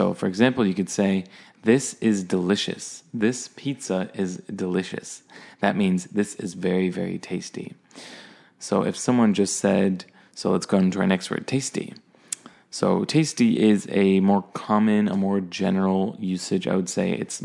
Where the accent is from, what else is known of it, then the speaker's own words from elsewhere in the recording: Canada; accent: neutral Canadian; I'd say I have a very neutral Canadian accent